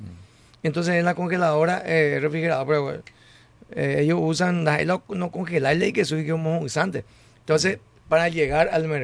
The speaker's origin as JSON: {"language": "Spanish", "country": "Paraguay", "said": "yo como ciudadano paraguayo también"}